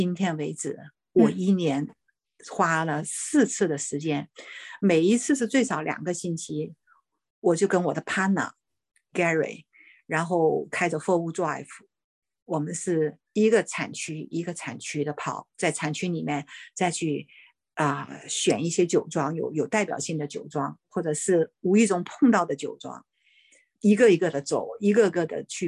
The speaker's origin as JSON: {"language": "Chinese", "country": "China", "said": "我觉得我们中国很多很多东西就是想的不是那么透"}